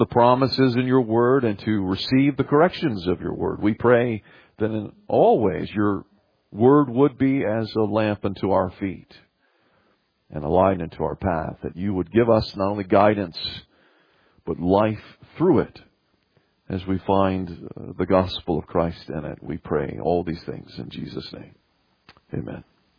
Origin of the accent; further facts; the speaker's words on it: Southern United States, United States; As a Southerner, I'm not a big fan.